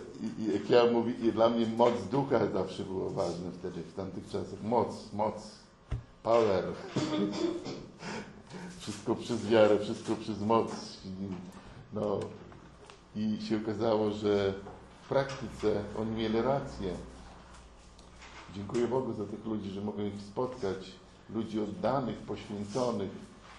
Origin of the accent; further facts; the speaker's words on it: Gołdap, Warmian-Masurian Voivodeship, Poland; Przecież my kiedyś do Warszawy się jechało całą noc. My z Gołdapi jechaliśmy z bratem całą noc, niewyspani.